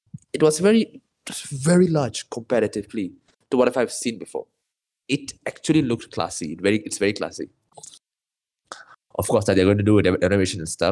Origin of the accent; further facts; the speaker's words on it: Johor, Malaysia; Not that Johorians are not kind. I'm Johorian, right? So when I went there, when I told them that I was from Johor